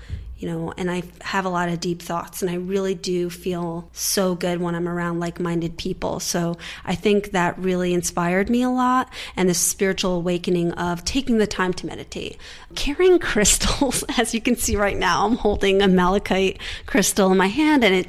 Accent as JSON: {"language": "English", "country": "United States", "tie": "born or raised there", "said": "as a little kid growing up in America, I'm first generation here"}